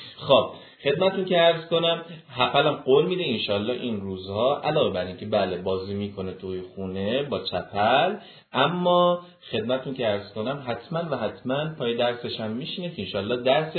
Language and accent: Persian; Shiraz, Fars, Iran; بچه ها میدونن من بوشهری هستم، ولی بزرگ شده شیران.